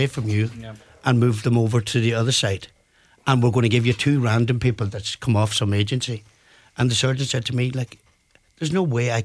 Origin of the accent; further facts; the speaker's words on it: Ulster, Ireland; And I told him, like, you know, I came from North Donegal.